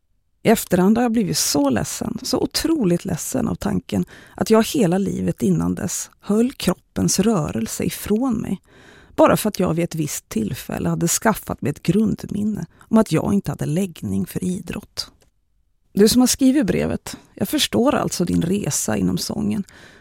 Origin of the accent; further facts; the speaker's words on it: Jämtland County, Sweden; jag växte upp i Jämtland där utomhusidrott och att röra på sig överlag är människors allra vanligaste och viktigaste hobby.